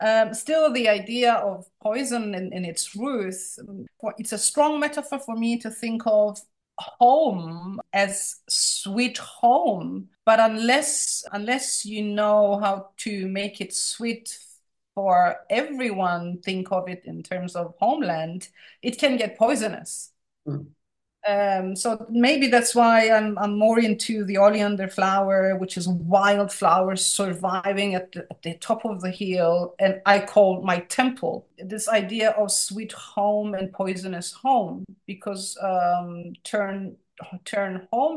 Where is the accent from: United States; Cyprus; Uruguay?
Cyprus; Turkish-speaking Cypriot, trying to make sense of this experience of enforced displacement.